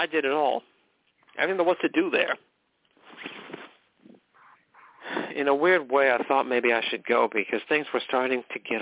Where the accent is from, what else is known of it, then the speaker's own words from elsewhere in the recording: McKinleyville, California, United States; I basically spent most of my life living in McKinleyville, California. That was my hometown. I was born there, raised there, lived there.